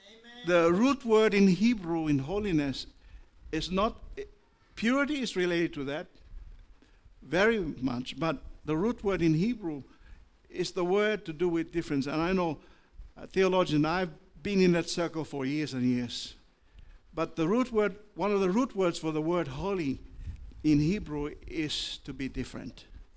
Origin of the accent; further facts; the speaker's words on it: Papua New Guinea; English is a second language; That's why I love my country of more than 850 nationalities. 850 different languages. So I can speak my mother tongue, I can speak English, I can speak French